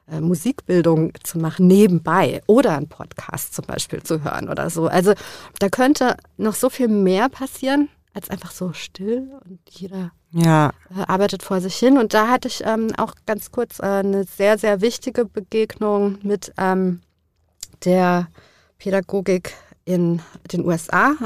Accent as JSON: {"language": "German", "town": "Frankfurt", "region": "Hesse", "country": "Germany", "tie": "born or raised there", "said": "wo ich groß geworden bin, in Frankfurt-Nied, zu der Zeit, wo ich groß geworden bin, ich bin 81 geboren, da war es sehr grau und sehr hässlich draußen"}